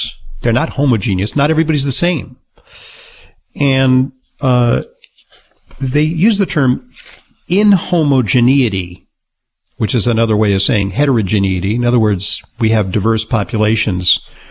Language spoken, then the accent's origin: English; New York City, New York, United States; And that, folks, is good news, especially for hard-hit places like my hometown of New York City.